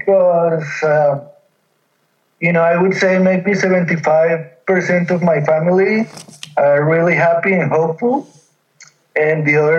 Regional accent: Colombia; moved away; Growing up in Colombia, there was never a time when there was an armed conflict. I'm 35 years old.

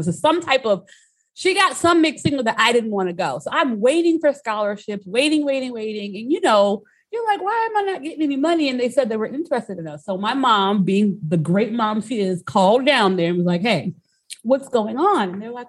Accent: New Orleans, Louisiana, United States; I grew up in New Orleans, Louisiana. As you guys know, New Orleans is just, you know, all things art, music, culture, food

